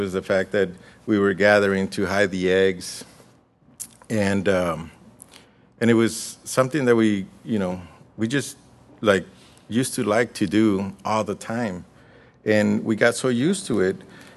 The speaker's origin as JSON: {"language": "English", "region": "California", "country": "United States", "tie": "born or raised there", "said": "Growing up in California, I remember my parents and a lot of family members would always gather to go to a big park."}